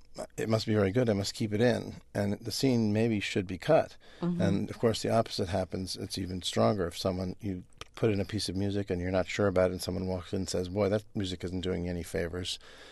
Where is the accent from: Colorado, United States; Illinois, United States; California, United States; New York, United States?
New York, United States; New York City; Yeah, I grew up on the Upper West Side.